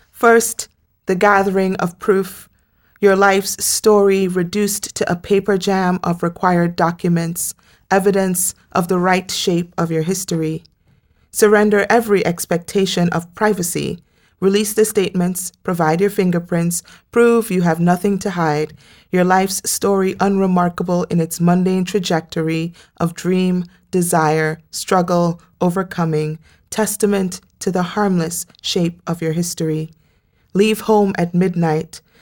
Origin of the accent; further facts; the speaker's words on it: Trinidad & Tobago; also born or lived in Iowa, United States; I am from Trinidad. I lived in Iowa twice, and last time for 6 years. I don't do well with the cold weather